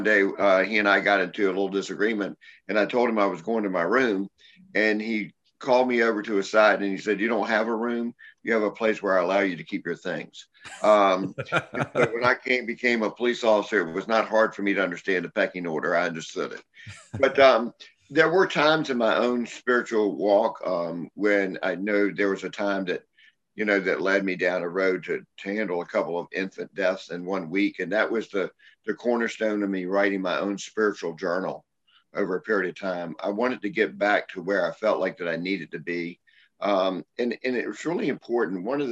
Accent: Newport News, Virginia, United States; the current police chief of my hometown of Newport News

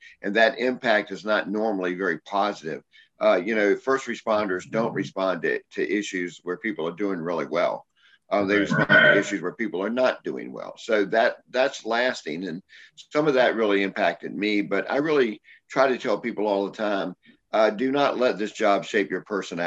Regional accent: Newport News, Virginia, United States; the current police chief of my hometown of Newport News

